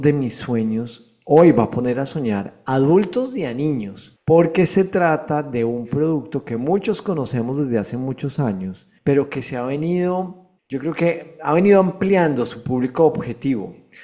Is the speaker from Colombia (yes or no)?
yes; Colombia; Cuando yo era pequeñito, pues existía Lego, pero en Colombia no era tan famoso, la verdad.